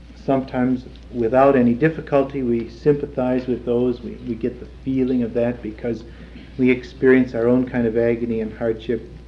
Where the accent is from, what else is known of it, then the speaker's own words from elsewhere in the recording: Cleveland, Ohio, United States; I'm from Cleveland, Ohio, and I don't want any dirty cracks about what a terrible place Cleveland, Ohio is. It is the place of my birth